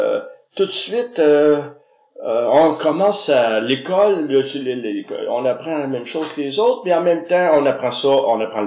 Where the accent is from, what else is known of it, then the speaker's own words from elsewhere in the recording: Huntingdon, Quebec, Canada; Moi, je viens de la MRC du Haut-Saint-Laurent. C'est-à-dire que je viens d'Huntingdon, en fait.